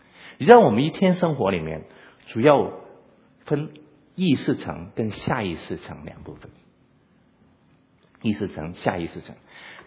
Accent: Hong Kong; first language yue; Chinese is a second language; 我虽然是我香港长大，我是母语是广东话哈，我现在但是服侍大部分是讲国语的国语人哈

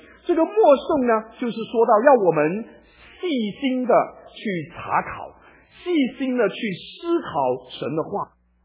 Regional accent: China; 这就是为什么我们中国人有一个传统就把这个福字倒了啊

